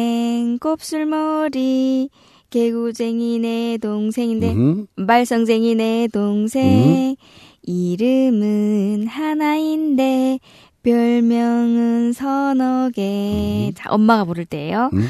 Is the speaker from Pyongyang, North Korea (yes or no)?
yes; Pyongyang, North Korea; now in South Korea; 저는 평양에서 2012년 탈북한 … 고향을 떠나온 지 8년 됐습니다. 지금 고향에는 부모님이 계십니다.